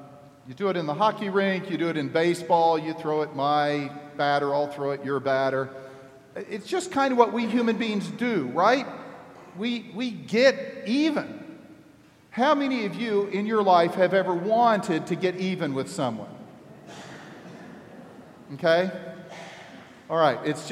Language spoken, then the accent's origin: English; Southern US, United States; but I'm from the South. We don't care about hockey.